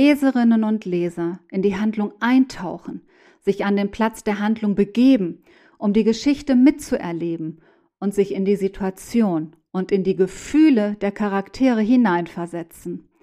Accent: Mexico; Vielleicht sollte ich mir die Zeit geben und mich gedanklich von meiner Heimat ein wenig lösen.

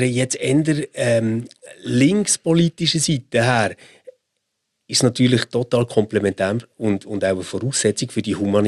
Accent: Switzerland; Also das ist ja auch ein kleines Ding, wo glaub, als Schweizer einfach fast nicht kannst nachvollziehen.

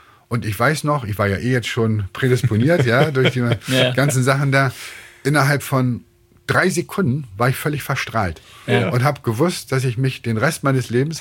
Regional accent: Bremen, Germany; Und ich bin in Bremen aufgewachsen, ich bin Bremer.

